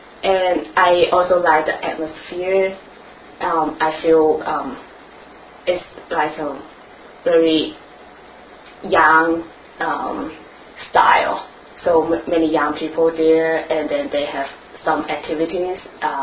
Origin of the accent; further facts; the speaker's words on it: South China, China; English is a second language; I'm from China, and from a small town in the South China, which is close to Hong Kong.